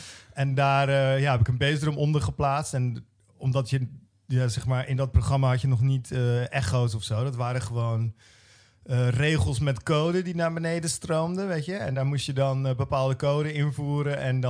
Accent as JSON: {"language": "Dutch", "town": "Brielle", "region": "South Holland", "country": "Netherlands", "tie": "born or raised there", "said": "iemand in Den Briel, waar ik ben opgegroeid"}